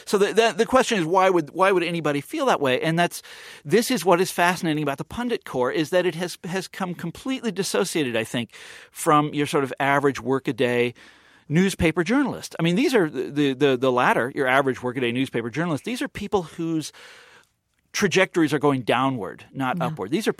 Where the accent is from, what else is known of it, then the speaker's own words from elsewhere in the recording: Midwest, United States; I'm from the Midwest, of course, originally